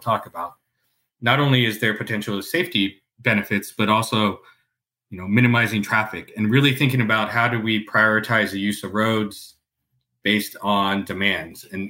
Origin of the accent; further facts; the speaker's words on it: California, United States; I'm from California.